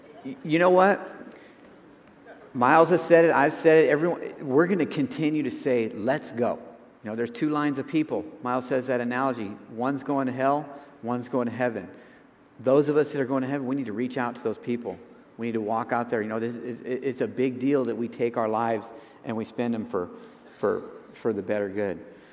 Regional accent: Nebraska, United States; I grew up in Nebraska, and it was snowing.

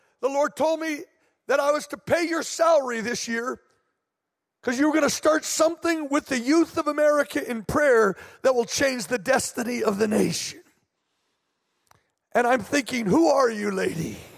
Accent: California, United States; born there; I was born here in California, and then I ended up pastoring for 20 years as a kind of assistant pastor.

